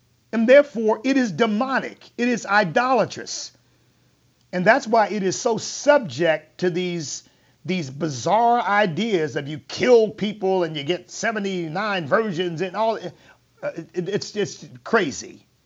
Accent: United States; Now, as an American, I completely support the right of Muslim people to worship the God of their choosing

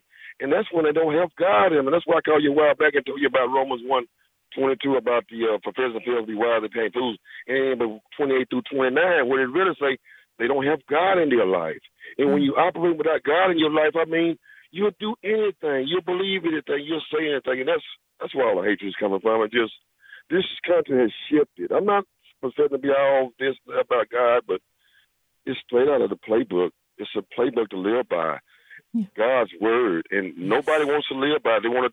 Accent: Mississippi, United States; I'm from Mississippi, so congratulations.

